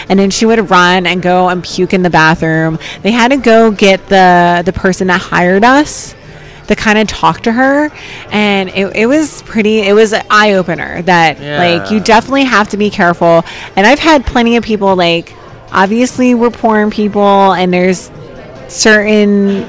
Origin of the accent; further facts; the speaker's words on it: New Jersey, United States; I'm from South Jersey.